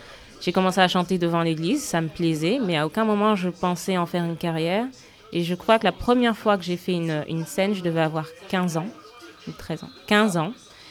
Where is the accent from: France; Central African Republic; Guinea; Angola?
Angola; mon oncle a une carrière en Angola, mon pays d'origine